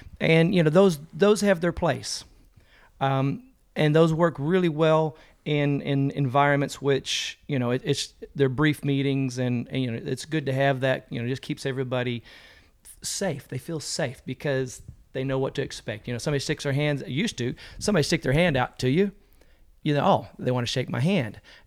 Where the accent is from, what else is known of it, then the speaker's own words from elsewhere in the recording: Arkansas, United States; accent: southern; also born or lived in San Diego; So I was raised in Arkansas, born in San Diego, but I was only there for, you know, till as a baby. But by the time I got to Arkansas, I got the southern twang.